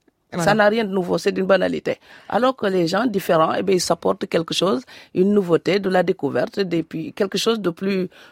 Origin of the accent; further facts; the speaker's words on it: Fatick, Senegal; Et cette île est en face de mon village natal.